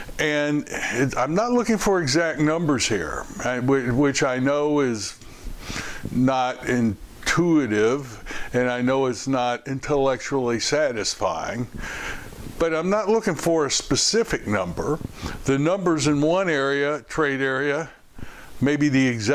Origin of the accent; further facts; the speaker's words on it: Louisville, Kentucky, United States; So, for example, in my hometown, Louisville, Kentucky, which is on the border with Indiana, we're separated by the Ohio River.